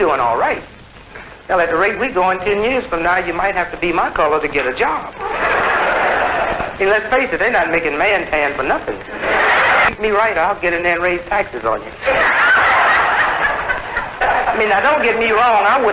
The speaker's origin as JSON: {"language": "English", "town": "Chicago", "region": "Illinois", "country": "United States", "tie": "born or raised there", "said": "Take my hometown, Chicago."}